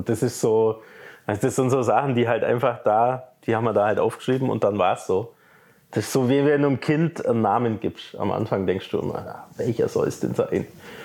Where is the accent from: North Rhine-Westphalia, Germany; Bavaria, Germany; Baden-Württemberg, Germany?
Bavaria, Germany; Durach; also ich bin in Durach aufgewachsen